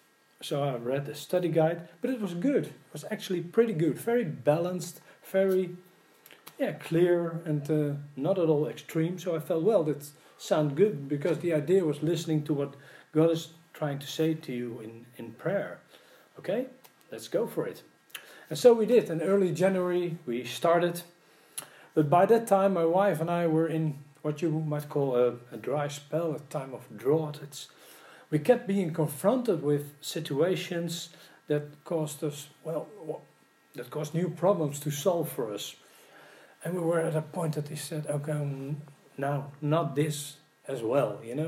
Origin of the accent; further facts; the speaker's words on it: Netherlands; English is a second language; And I'm a native of the Netherlands, born and raised there. So English is my second language.